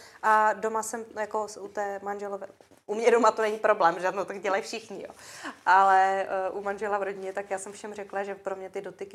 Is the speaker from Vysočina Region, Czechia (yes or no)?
yes; Vysočina Region, Czechia; já jsem se přivdala z Vysočiny do rodiny Moraváků, kteří jsou fakt echt moravský